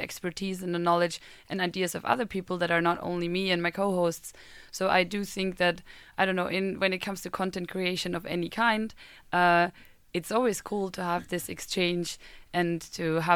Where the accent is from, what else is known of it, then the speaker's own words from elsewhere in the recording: Germany; English is a second language; because I am a German student that studied here in a program that was international and taught in English